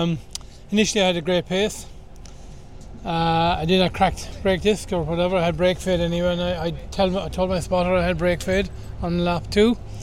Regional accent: Ireland; I'm still an Irishman at the end of the day.

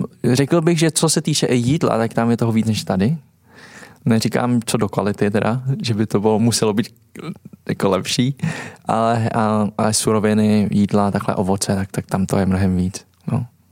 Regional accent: Olomouc, Olomouc Region, Czechia; jsme stejně z Moravy. No, tak jak, my jsme vyrusali v Olomouci totiž.

